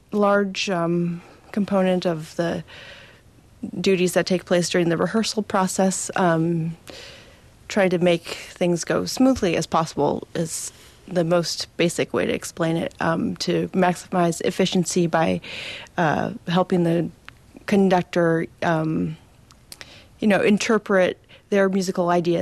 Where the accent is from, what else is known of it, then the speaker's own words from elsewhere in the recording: Vancouver, British Columbia, Canada; I was able to play concertmaster of my youth orchestra when I was young, growing up in Vancouver